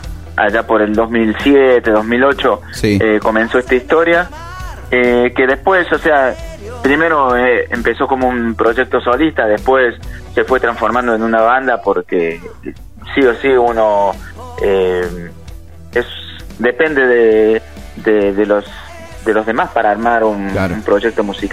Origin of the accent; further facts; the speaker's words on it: Hurlingham, Buenos Aires Province, Argentina; Somos todos de Hurlingham, somos de la zona oeste